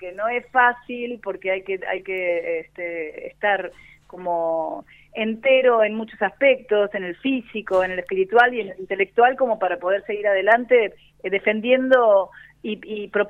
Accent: Curuzú-Cuatiá, Corrientes, Argentina; born there; nací en Curuzú-Cuatiá, pero nunca estuve en Curuzú-Cuatiá.

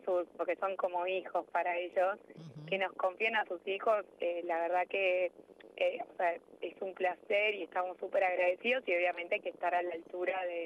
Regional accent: Trelew, Chubut, Argentina; yo soy del sur, de Trelew

